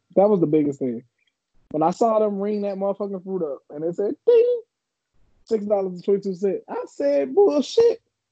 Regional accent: Chicago, Illinois, United States; I am from the South Side, Chicago. And the way we eat our spaghetti is we have spaghetti with meat or meat sauce.

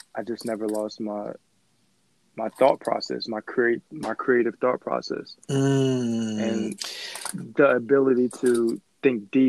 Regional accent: New Jersey, United States; also born or lived in Brooklyn, New York; Okay, so I was born in Brooklyn, New York. Then I moved to New Jersey when I was age 9. Moved to New Jersey, and that's when I feel as though I started to become who I am today.

